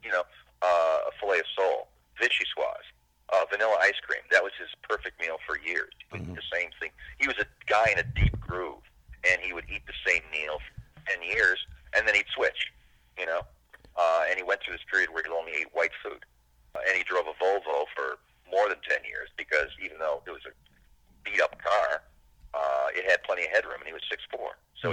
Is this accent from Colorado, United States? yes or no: no; Indiana, Pennsylvania, United States; growing up in Indiana, Pennsylvania, there's not a lot of stress.